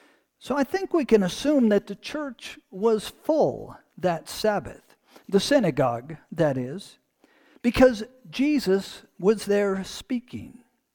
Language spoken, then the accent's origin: English; Detroit, Michigan, United States; I can imagine hearing some of the same if I went back to preach in my hometown suburb of Detroit.